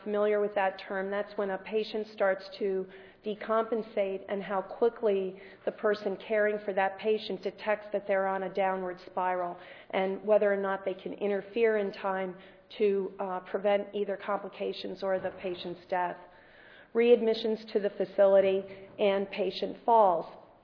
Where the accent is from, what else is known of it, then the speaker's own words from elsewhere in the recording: Illinois, United States; And actually, I come from Illinois